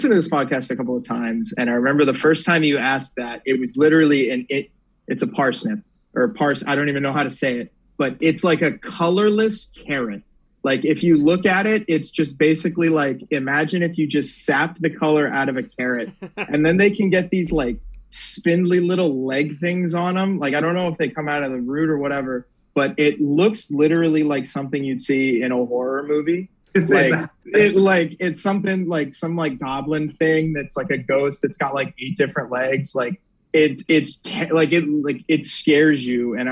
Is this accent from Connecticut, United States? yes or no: no; Virginia, United States; Yeah. Born and raised in Northern Virginia.